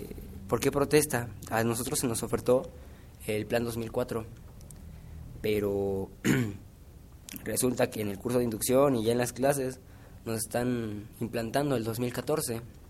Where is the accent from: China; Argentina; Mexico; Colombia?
Mexico; Apizaco, Tlaxcala; Yo vengo de Apizaco, Tlaxcala.